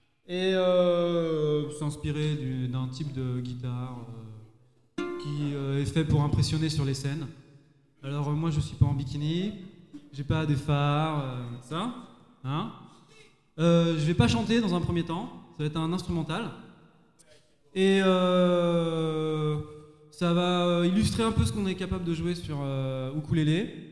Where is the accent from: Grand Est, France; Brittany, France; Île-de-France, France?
Île-de-France, France; Paris; Donc je suis parisien, ça arrive. Et à Paris on a des banlieues. Je suis banlieusard parisien.